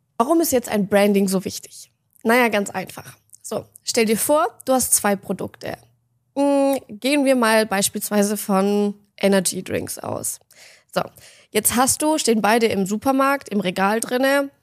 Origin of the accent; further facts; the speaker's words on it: Grafenau, Baden-Württemberg, Germany; Ich komme aus Stuttgart gebürtig, also eigentlich komme ich aus einem kleinen Dorf. Das ist so ungefähr 20 Kilometer weit weg von Stuttgart und das, ihr müsst euch das vorstellen, das ist gefühlt mitten in der Provinz. Also das Dorf heißt Grafenau